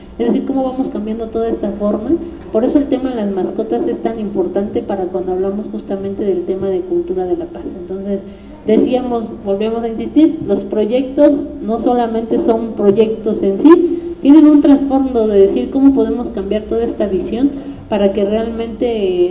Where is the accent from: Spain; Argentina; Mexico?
Mexico; Tláhuac, Mexico City; las personas de Tláhuac lo conocemos como Las Ollas, donde está el arco.